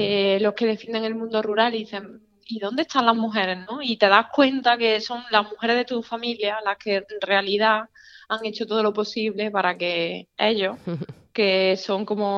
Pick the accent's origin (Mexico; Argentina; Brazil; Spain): Spain; Andalusia; de pequeña pues teníamos un rebaño de cabras en mi pueblo, teníamos una quesería artesana en la Sierra Norte de Sevilla. Y pues yo me he criado con animales